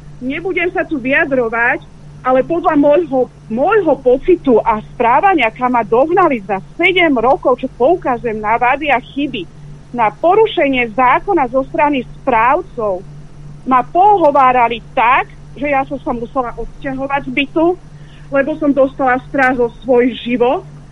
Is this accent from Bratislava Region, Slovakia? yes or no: yes; Bratislava, Bratislava Region, Slovakia; som z Bratislavy, zo Starého Mesta.